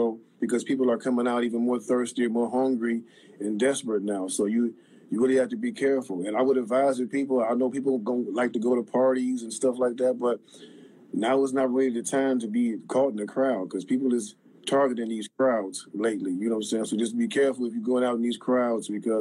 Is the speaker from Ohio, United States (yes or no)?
yes; Cleveland, Ohio, United States; now in California, United States; What I'm doing in Ohio is in my hometown, Cleveland, in my neighborhood, is I'm in the process of acquiring the property of my old elementary school.